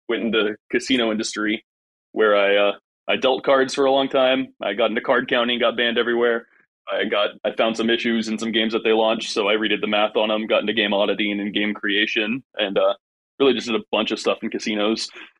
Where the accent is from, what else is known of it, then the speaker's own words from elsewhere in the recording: California, United States; Oh no, Alabama, it's great-ish, you know. I'm from Cali, and I'm not adjusting well.